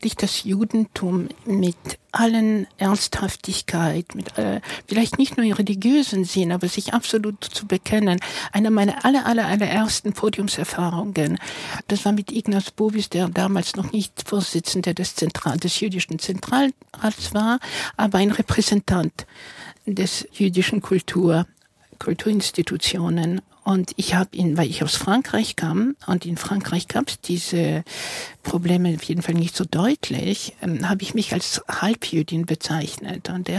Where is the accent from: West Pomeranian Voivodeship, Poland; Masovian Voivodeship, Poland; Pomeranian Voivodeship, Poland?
Masovian Voivodeship, Poland; Warsaw; ich komme aus Warschau, nur dann. Es weckt meistens falsche Assoziationen. Ich bin keine typische Polin.